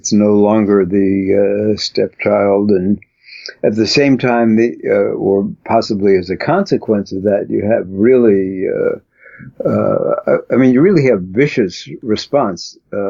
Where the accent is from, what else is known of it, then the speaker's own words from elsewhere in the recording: Brooklyn, New York, United States; You know, I come from Brooklyn, so.